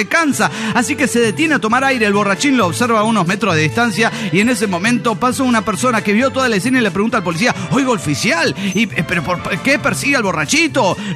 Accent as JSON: {"language": "Spanish", "town": "Tulancingo", "region": "Hidalgo", "country": "Mexico", "said": "¡Hola! ¿Qué tal? … de Tulancingo, Hidalgo, México."}